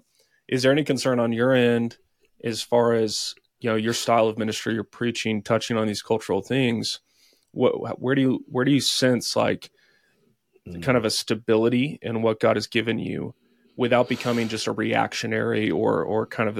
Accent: Texas, United States; I grew up in Texas. I was raised by a small business owner. Grew up in a Christian school, Christian home.

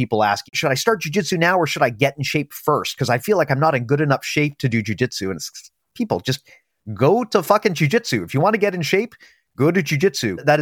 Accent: Canada; You know, being a Canadian, hockey's popular here

